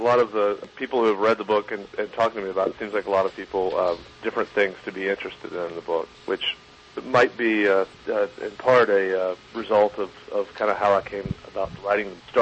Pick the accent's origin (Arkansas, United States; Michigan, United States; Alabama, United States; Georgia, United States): Alabama, United States; Birmingham; my partner, Bryce Stevens, and I, we grew up together in Birmingham, Alabama